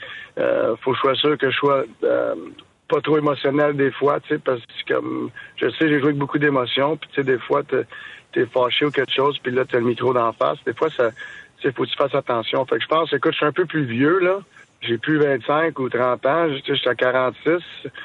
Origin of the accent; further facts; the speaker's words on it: Montreal, Quebec, Canada; je viens de Montréal. Okay? Fait que je sais comment que ça marche. J'avais joué à Montréal chez nous tous les jours, là, en grandissant.